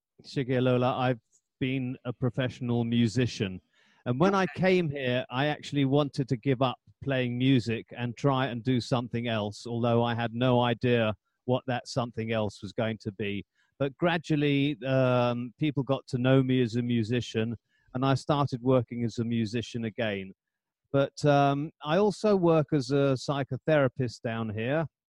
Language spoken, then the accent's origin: English; London, United Kingdom; now in South Africa; I'm actually from London, and I've been there recently.